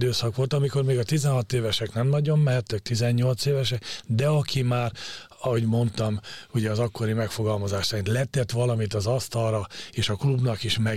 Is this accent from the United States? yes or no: no; Szabolcs-Szatmár-Bereg, Hungary; born there; lévén szabolcsi születésű vagyok